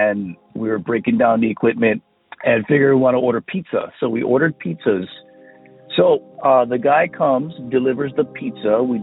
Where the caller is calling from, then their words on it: Hawaii, United States; I'm calling from the Big Island of Hawaii.